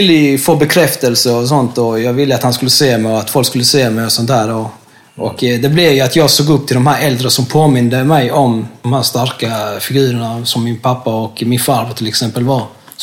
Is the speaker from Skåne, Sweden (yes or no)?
yes; Skåne, Sweden; accent: Skåne dialect; då flyttade min mamma med oss till Skåne. Jag har två systrar med, och därför jag snackar skånska.